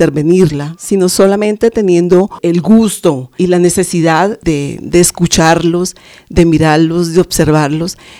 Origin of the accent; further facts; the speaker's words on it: Suárez, Tolima, Colombia; yo soy de Suárez, Tolima